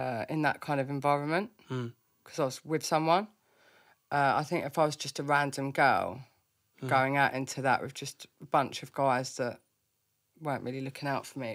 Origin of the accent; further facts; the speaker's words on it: Croydon, London, United Kingdom; born there; Croydon. I was born in Croydon, yeah.